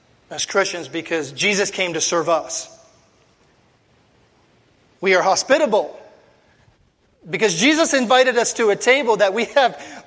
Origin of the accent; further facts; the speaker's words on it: Pennsylvania, United States; But yeah, I grew up in Pennsylvania and in a small town.